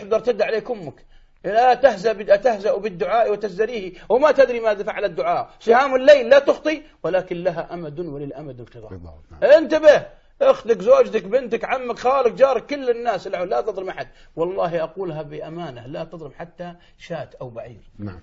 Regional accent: Saudi Arabia; ما في دار العجزة في الكويت وعندنا في السعودية

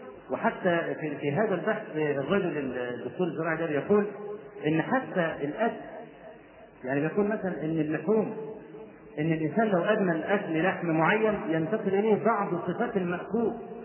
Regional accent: Egypt; واحنا عندنا في مصر بدعه قبيحه

